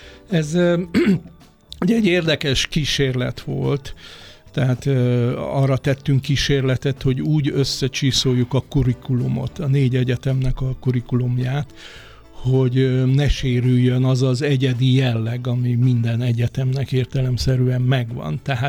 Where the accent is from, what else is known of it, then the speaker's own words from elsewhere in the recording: Transylvania, Romania; Én Erdélyben születtem, tehát ott nőttem fel